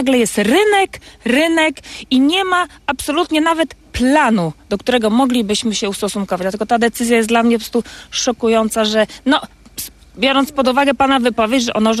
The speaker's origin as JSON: {"language": "Polish", "town": "Gdynia", "region": "Pomeranian Voivodeship", "country": "Poland", "said": "Jestem przede wszystkim gdynianką"}